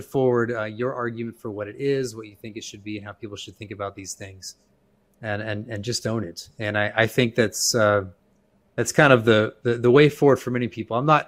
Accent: United States; I am a Christian and I am an American and I love this nation and want this nation to order itself according to Christian principles

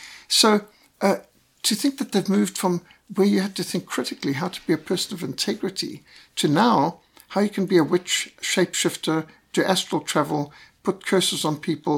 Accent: Zimbabwe; I was brought up in Rhodesia

